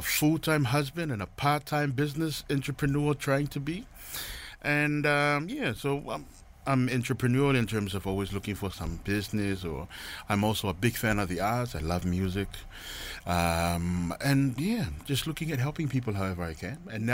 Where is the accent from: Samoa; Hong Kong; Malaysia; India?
Samoa; I was born and raised in Samoa. So if somebody were to tell me during those my village years that one day I was going to do what I'm doing now and also living so far away from home